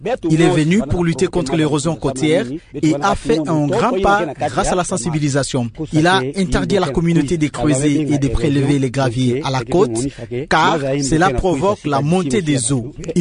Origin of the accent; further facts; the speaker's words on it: Muanda, Kongo Central, DR Congo; Je suis né et j'ai grandi ici à Mwanda depuis presque 58 ans.